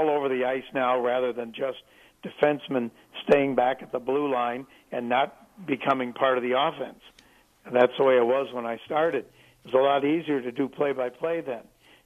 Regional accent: Chicago, Illinois, United States; Well, when I grew up in Chicago, and I listened to all those announcers

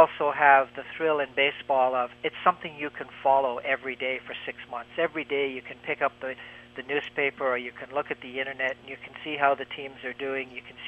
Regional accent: Canada; I guess being a Canadian, you sort of get used to the hockey factor.

